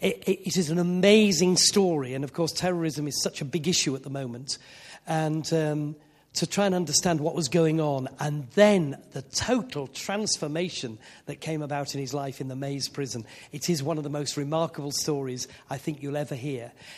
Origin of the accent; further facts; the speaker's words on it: Yorkshire and the Humber, United Kingdom; I am a Yorkshireman, in case you didn't realise